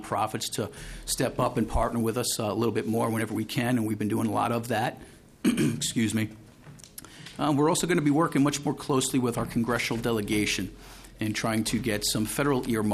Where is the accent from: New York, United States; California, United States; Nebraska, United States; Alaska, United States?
New York, United States; now in Minnesota, United States; Born and raised in New York, I joined the Marine Corps shortly after high school.